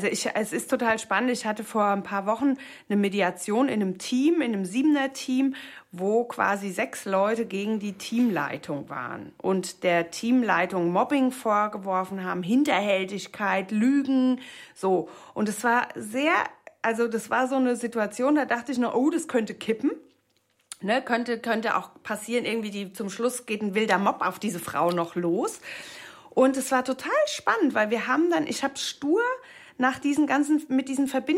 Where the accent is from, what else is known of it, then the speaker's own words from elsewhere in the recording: Darmstadt, Hesse, Germany; Also allein Darmstadt, ich komme ja aus Darmstadt, das ist wie eine Hochburg.